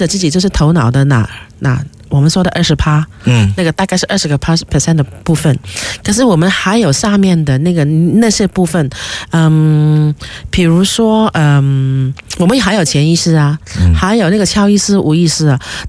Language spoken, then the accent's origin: Chinese; Guangdong, China; accent: Cantonese; first language Cantonese; 我们广东话那个那个那个装啊